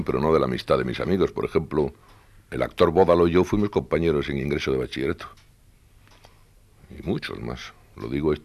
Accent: Padrón, Galicia, Spain; born there; En Iria Flavia, en el municipio de Padrón, banda de Estribor de la Ría de Arosa, ya al fondo, el 11 de mayo de 1916

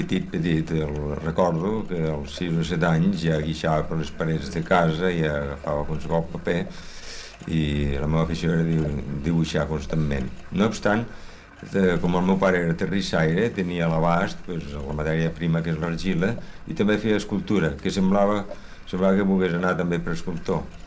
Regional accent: Tortosa, Catalonia, Spain; also born or lived in Barcelona; històricament sóc fill de Barcelona. Jo sóc nat a Barcelona. El que passa és que tota la família és d'arrel tortosina. I quan tenia 4 anys vam retornar a la Tortosa, on hi vaig estar fins a la guerra.

